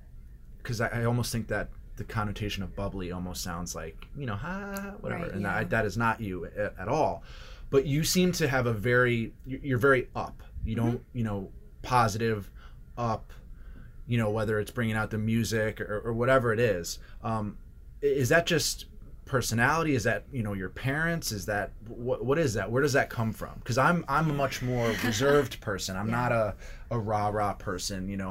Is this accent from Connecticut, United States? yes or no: yes; Connecticut, United States; And like when I finally got cable in my hometown, from a small hometown in Connecticut.